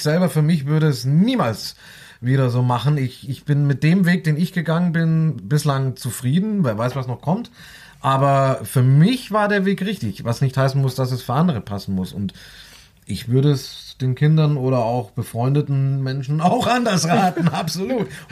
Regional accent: Southern Germany, Germany; also ich stamme ursprünglich aus Süddeutschland

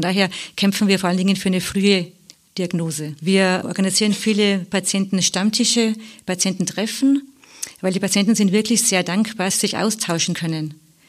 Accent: Bavaria, Germany; ich komme ja aus dem Südosten Bayerns

